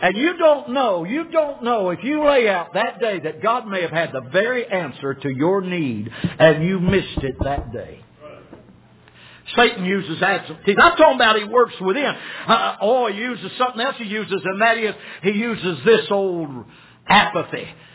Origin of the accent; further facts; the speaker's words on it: the South, United States; Pardon me, I'm from the South.